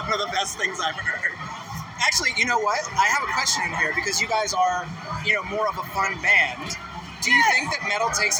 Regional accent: Montreal, Quebec, Canada; since I'm from Montreal, I know I can pronounce this correct

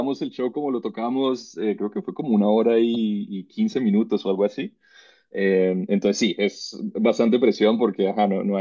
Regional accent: Cartagena, Bolívar, Colombia; yo viniendo de familia colombiana y siendo cartagenero. Mi madre barranquillera

